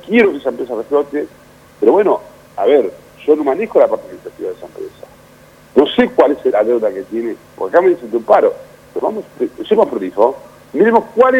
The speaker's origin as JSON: {"language": "Spanish", "town": "Tandil", "region": "Buenos Aires Province", "country": "Argentina", "said": "Yo soy de Tandil, déjame que te diga."}